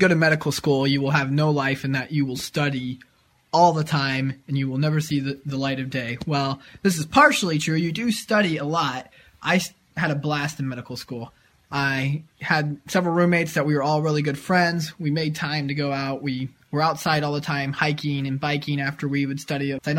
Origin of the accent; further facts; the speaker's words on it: Arlington, United States; Personally, I came from Arlington, which was a small town high school.